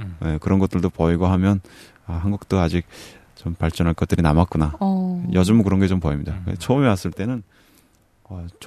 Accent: North Korea; now in South Korea; 진짜 북한에서 왔다는

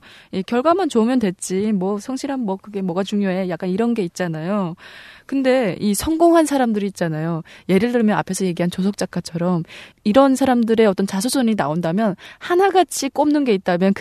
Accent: Musan, North Hamgyong, North Korea; 저는 똑소리 나는 무산 여자

